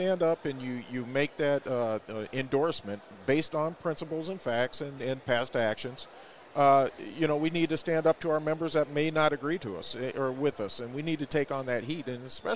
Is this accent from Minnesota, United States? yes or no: yes; Minnesota, United States; born there; I was born in Minnesota, so I'm proud of our connection.